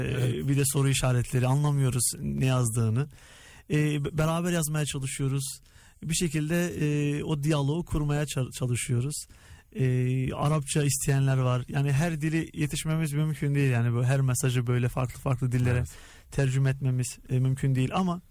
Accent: Skopje, North Macedonia; Ben Üsküplü olduğum için Makedonya Üsküplüyüm aslım.

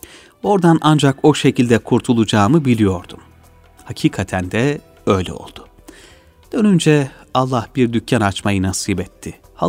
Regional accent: Kayseri, Turkey; also born or lived in Emmiler; 1933 yılında Kayseri'nin Erkilet nahiyesi Emmiler köyünde dünyaya gelmişim.

